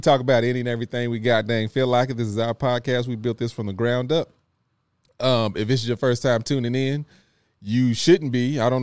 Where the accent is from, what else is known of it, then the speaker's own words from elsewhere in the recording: Lexington, Kentucky, United States; I'm from Kentucky, as y'all know, Lexington, Kentucky.